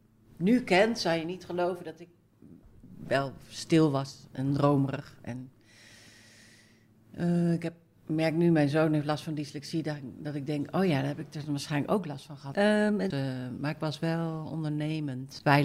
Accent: Jutphaas, Utrecht, Netherlands; Ik ben geboren in Utrecht, maar dat is omdat er in het dorp waar ik vandaan kom geen ziekenhuis was. Dat heet nu Nieuwegein. Ik kom uit Jutphaas. Mijn moeder komt wel uit Utrecht

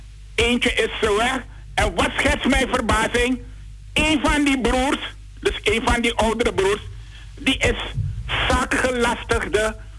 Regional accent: Suriname; een heel vreemde naam voor mij als Surinamer, nooit gehoord in Suriname

